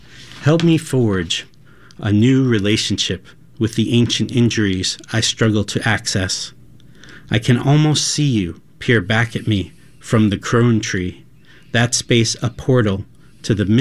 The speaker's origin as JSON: {"language": "English", "town": "Long Island", "region": "New York", "country": "United States", "tie": "born or raised there", "said": "Oh, well, I grew up on Long Island."}